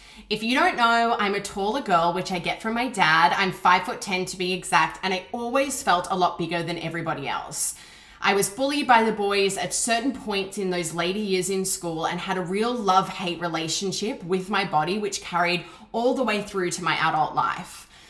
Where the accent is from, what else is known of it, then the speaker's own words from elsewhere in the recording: Canberra, Australian Capital Territory, Australia; born there; So I was born in Canberra, Australia, which for those who don't know is actually the capital of Australia, in August 1991.